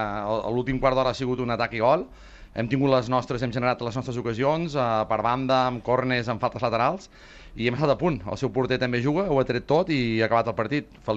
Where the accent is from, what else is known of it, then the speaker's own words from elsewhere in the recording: Arenys de Mar, Catalonia, Spain; now in Llagostera, Spain; sóc fill d'Arenys de Mar. La veritat és que sempre la gent em confon. Jo fa molts anys que visc a Llagostera per qüestions de feina, però sóc arenyenc de naixement i també de cor.